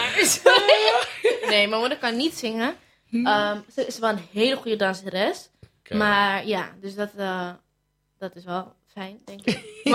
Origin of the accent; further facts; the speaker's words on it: Almere, Flevoland, Netherlands; 18, ja. Ik kom uit Almere.